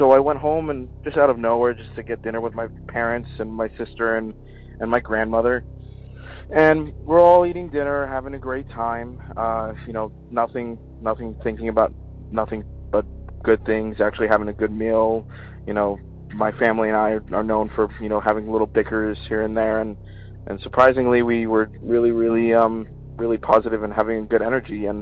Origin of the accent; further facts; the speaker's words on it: New Jersey, United States; I'm from New Jersey.